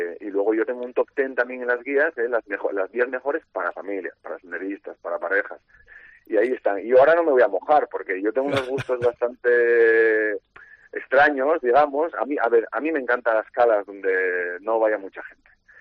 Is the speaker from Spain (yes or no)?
yes; Asturias, Spain; yo soy asturiano